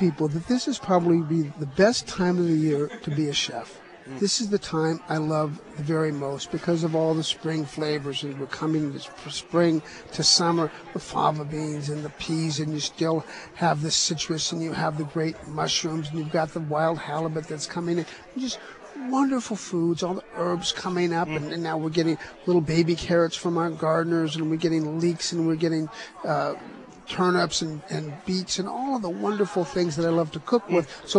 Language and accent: English; California, United States; I'm from California. I've been cooking in California and Colorado and New Mexico